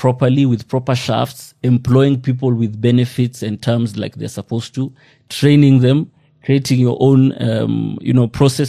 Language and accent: English; Kenya; the US had access to our health data as Kenyan citizens